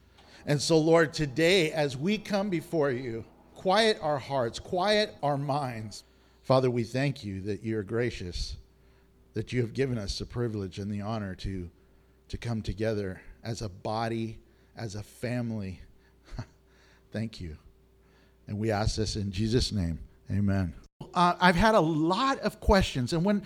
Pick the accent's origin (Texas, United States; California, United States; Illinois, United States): Texas, United States; Houston; as you know, I came from Houston, and that's the Bible Belt.